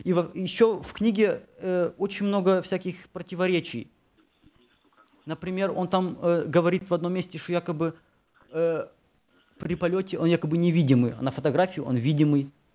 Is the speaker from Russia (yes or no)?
no; Germany; Не, я из Германии.